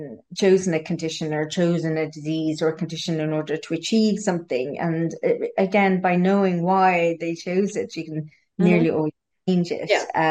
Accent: Ireland; So, growing up in Ireland, most people Roman Catholic, and that would be a very Roman Catholic tradition that the soul gets trapped in the body

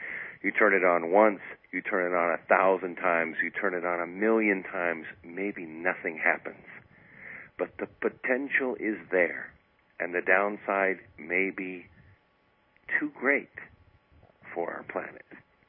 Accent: Scotland, United Kingdom; Scots, I'm a Scot myself

